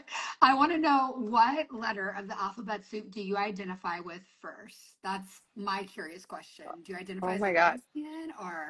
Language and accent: English; Louisiana, United States; I'm from Louisiana.